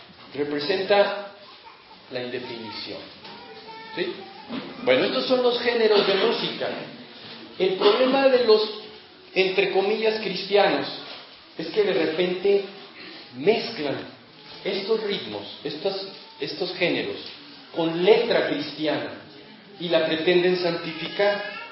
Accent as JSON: {"language": "Spanish", "country": "Mexico", "said": "como buenos mexicanos, oímos el rey"}